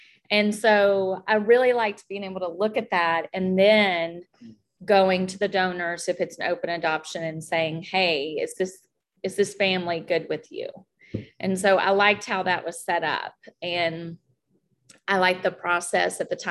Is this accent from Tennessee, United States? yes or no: yes; Tennessee, United States; also born or lived in Knoxville; And then I'm from Tennessee. So I had actually lived in Knoxville for a couple of years.